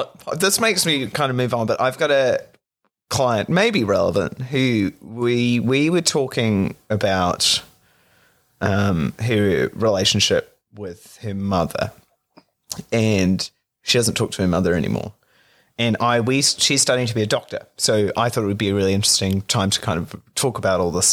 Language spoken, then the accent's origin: English; Auckland, New Zealand; in my experience growing up in the situation that I grew up in Auckland